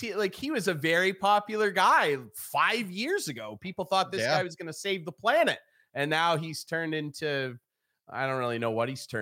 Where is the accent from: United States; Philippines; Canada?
Canada; I'm embarrassed as a Canadian